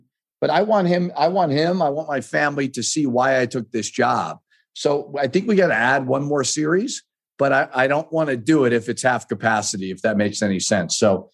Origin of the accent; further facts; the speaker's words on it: New England, United States; I remember the first time it snowed because I'm from New England and it snows and then it melts.